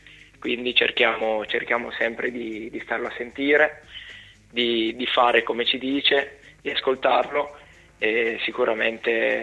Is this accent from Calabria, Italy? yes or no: no; Piedmont, Italy; 21 sei... anni, vengo dalla provincia di Cuneo, in Piemonte, un paesino piccolino.